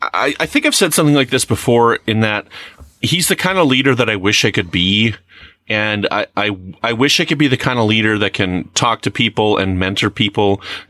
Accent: Canada; Yeah, I am Canadian Borg.

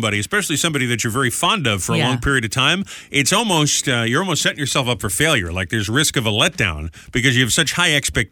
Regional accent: New England, United States; Now, I grew up in New England.

